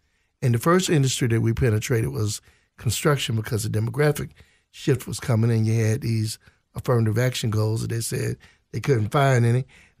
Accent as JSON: {"language": "English", "town": "Jacksonville", "region": "Florida", "country": "United States", "tie": "born or raised there", "also_born_or_lived": "Europe", "said": "I came here from Europe and grew up in Jacksonville, Florida, and went to Morehouse College in Atlanta."}